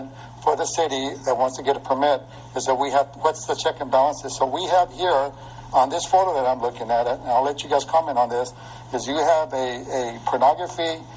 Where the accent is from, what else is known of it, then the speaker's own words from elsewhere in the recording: Visalia, California, United States; I'm proud to say that I'm from Visalia.